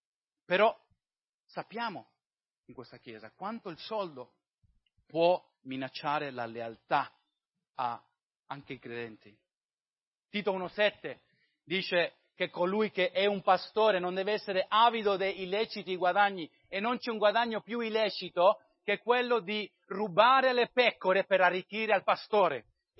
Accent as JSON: {"language": "Italian", "country": "United States", "said": "È molto ironico, io vengo dall'America e sul biglietto americano cosa è scritto?"}